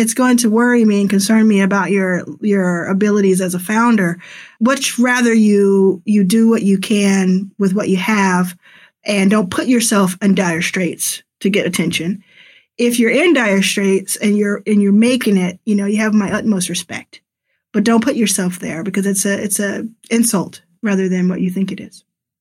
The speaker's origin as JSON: {"language": "English", "town": "Dallas", "region": "Texas", "country": "United States", "tie": "born or raised there", "said": "I grew up in Dallas. And at the time, I was in Houston area called Pearland."}